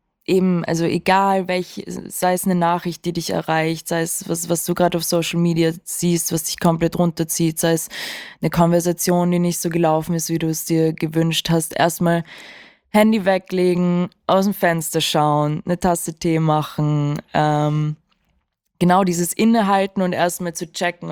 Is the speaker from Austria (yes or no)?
yes; Vienna, Austria; ich bin auch in Wien aufgewachsen.